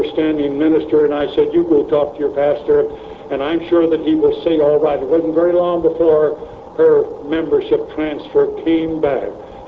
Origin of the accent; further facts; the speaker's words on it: East St. Louis, Illinois, United States; also born or lived in Chicago; We lived in South Chicago. I was just a kid at the time when we moved from South Chicago. My father was in the lumber business, and he was transferred down to East St. Louis, 300 miles south of Chicago